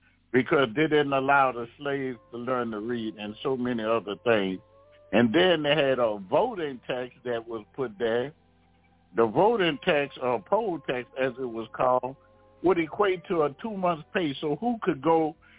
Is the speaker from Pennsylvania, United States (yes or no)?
no; Baton Rouge, Louisiana, United States; I'm from Baton Rouge, Louisiana, and we're going to have crawfish